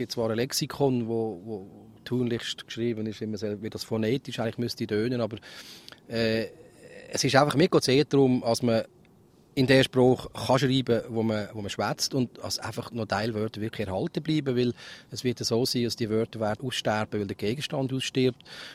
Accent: Switzerland; Wir haben das allerdings als Schweizer gut gemacht.

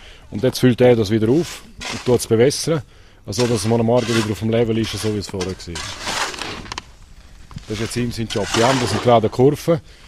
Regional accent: Celerina, Graubünden, Switzerland; ich bin hier aufgewachsen in Zellerina, praktisch neben diesen beiden Bahnen.

